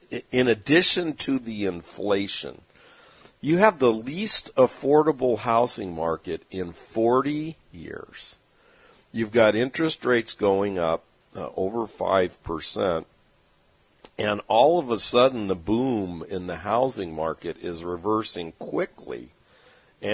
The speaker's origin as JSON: {"language": "English", "town": "San Diego", "region": "California", "country": "United States", "tie": "born or raised there", "said": "yeah, and you go to some of these cities like my hometown of San Diego, the average home price is now $1 million."}